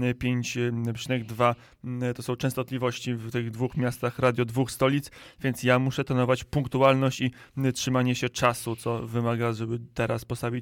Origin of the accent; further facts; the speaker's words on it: Warsaw, Masovian Voivodeship, Poland; jako warszawiak